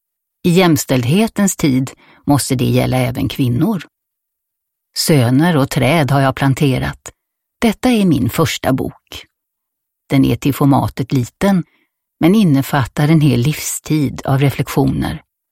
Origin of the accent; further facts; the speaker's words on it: Stockholm, Stockholm County, Sweden; Jag är född i Stockholm och har bott där större delen av mitt liv. Min ungdomsmiljö var borgerlig. Jag gick i flickskola i Stockholm och tog studenten i Göteborg 1943.